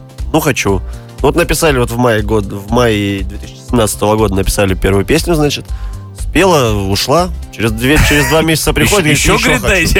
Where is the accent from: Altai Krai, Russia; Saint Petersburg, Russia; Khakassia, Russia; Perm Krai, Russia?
Khakassia, Russia; Abakan; Нет, мы из Абакана, мы не предаем свой город.